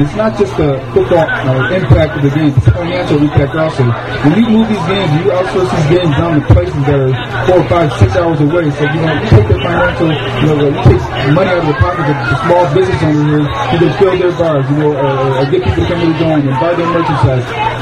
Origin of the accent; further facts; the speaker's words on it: Syracuse, New York, United States; I'm not from the Meadowlands. I'm from Syracuse, New York.